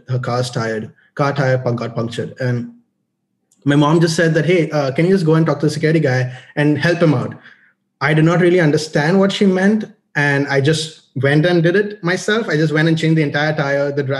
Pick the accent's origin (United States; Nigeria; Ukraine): Nigeria; So growing up in Nigeria.